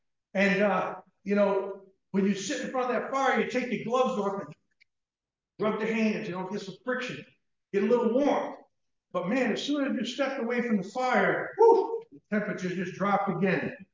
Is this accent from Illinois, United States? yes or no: no; Rhode Island, United States; I'm from the deep south. You can tell from my accent. I'm from southern Rhode Island.